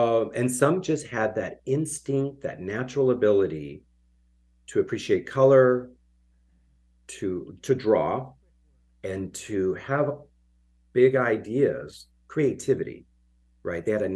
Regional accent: Los Angeles, California, United States; especially growing up in Los Angeles in the 70s.

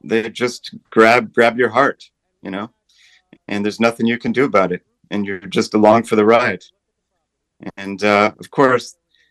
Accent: Portland, United States; And so I went back to my hometown, Portland, and I started playing tango music.

